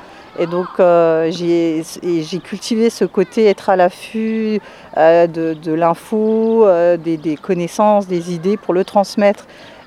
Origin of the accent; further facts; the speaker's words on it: Strasbourg, Grand Est, France; 42 ans. Je suis maman de 3 enfants, originaire de Haute-Pierre. Je suis née, j'ai grandi à Haute-Pierre jusqu'à l'âge de 25 ans à peu près. Après, je me suis installée sur le quartier de la Méno. Et aujourd'hui, je suis avec Bolsheim.